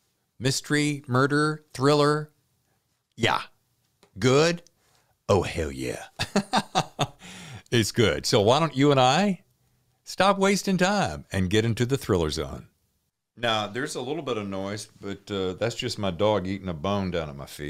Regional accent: United States; born there; I heard a reference to Forsyth County, I want to remember, which I was born in Forsyth County.

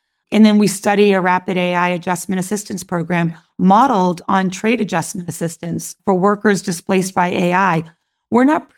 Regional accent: Lowell, Massachusetts, United States; I grew up in Lowell, Massachusetts. That's a city built by people who worked with their hands.

